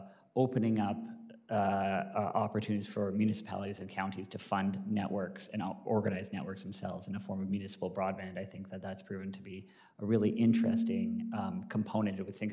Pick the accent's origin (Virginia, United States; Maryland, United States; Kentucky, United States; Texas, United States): Virginia, United States; one of the things I'm thinking about is in my home state of Virginia.